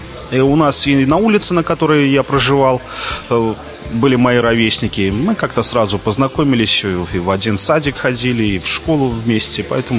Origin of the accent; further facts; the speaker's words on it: Belarus; also born or lived in Ufa, Russia; Впервые в Беларусь я попала в 92-м году. Вот. Родился в 88-м году в городе Уфа, а уже в 92-м году мы переехали в Беларусь.